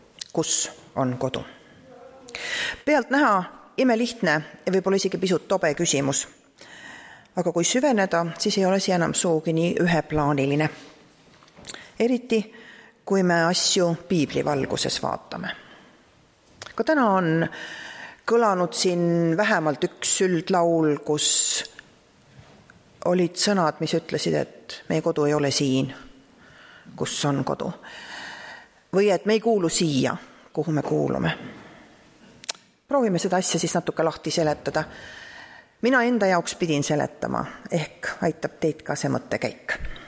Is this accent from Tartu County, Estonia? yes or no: yes; Tartu, Tartu County, Estonia; also born or lived in Tõrva / Otepää / Elva / Vaeküla; kolmandasse klassi tulin ma Tartusse